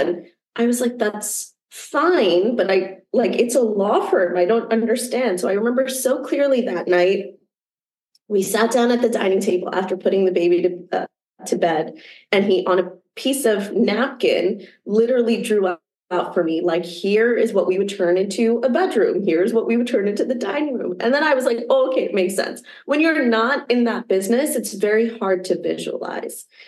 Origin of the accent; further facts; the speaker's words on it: New Jersey, United States; I'm Pakistani Muslim American. I grew up right outside of Princeton, New Jersey, met my husband about 7 years ago.